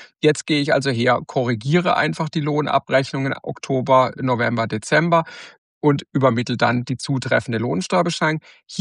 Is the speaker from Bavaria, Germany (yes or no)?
no; Baden-Württemberg, Germany; wir sind ja beide aus Baden-Württembergs